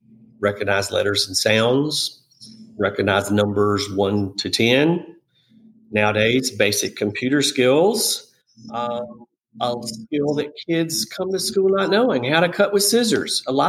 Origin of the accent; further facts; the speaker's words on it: the South, United States; Of course, I'm from the South.